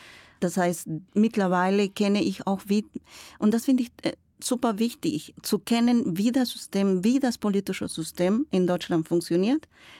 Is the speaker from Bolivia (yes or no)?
yes; Bolivia; German is a second language; now in Münster, Germany; Ich komme aus Bolivien und lebe seit 30 Jahren in Münster.